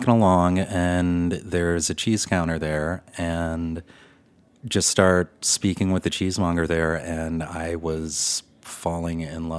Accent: Detroit, Michigan, United States; now in Chicago, United States; And I was in Chicago. I'm originally from Detroit

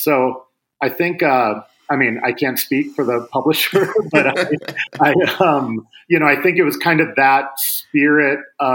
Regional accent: Seattle, Washington, United States; I grew up in Seattle where they were quite prevalent.

